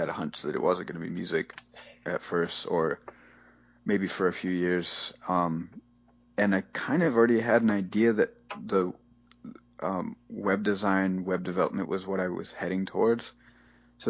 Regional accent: Michigan, United States; No, I'm from Michigan originally.

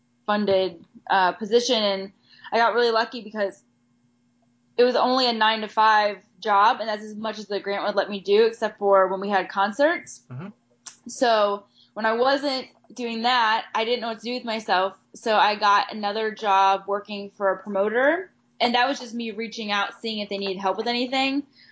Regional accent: Ohio, United States; now in Pittsburgh, United States; So in 2009, I ended up moving to Pittsburgh.

